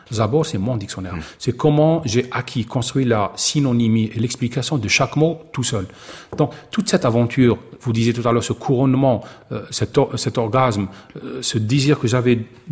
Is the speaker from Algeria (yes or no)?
yes; Oran, Oran Province, Algeria; Un jour, j'étais chez moi à Oran, j'avais perdu quelqu'un dans ma famille